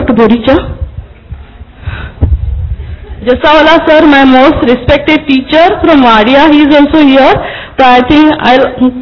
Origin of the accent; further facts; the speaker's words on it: Panvel, Maharashtra, India; आप देखो कि मैं पनवेल से हूं